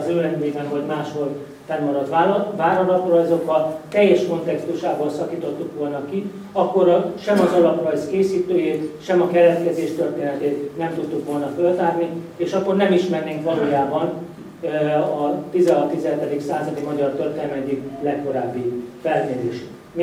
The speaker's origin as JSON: {"language": "Hungarian", "town": "Veszprém", "region": "Veszprém County", "country": "Hungary", "said": "hadd mutassak, mint Veszprémi lokálpatrióta ugyanebből egy térképet"}